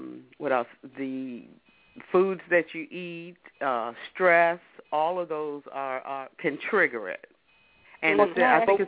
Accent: Washington, District of Columbia, United States; I was raised in Southeast Washington. I went to, I think we went to some of the same schools, Stanton, Douglas Junior High, and Anacostia.

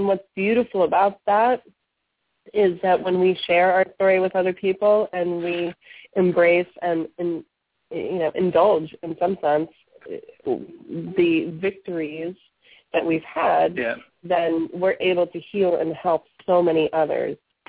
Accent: the South, United States; because I grew up in the South, and you're seen, you're not heard

